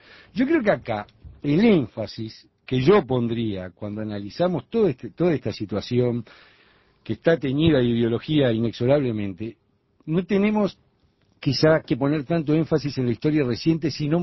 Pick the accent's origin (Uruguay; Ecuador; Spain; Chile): Uruguay; Yo, como uruguayo y padre de 3 hijos, no voy a admitir, como ciudadano modesto